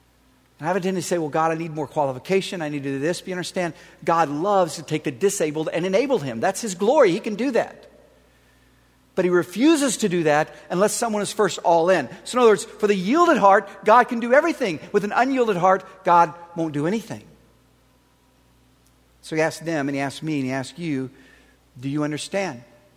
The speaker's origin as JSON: {"language": "English", "region": "Oklahoma", "country": "United States", "tie": "born or raised there", "lives_now": "Texas, United States", "said": "for those of us who live in Oklahoma or Texas like me, I grew up in Oklahoma"}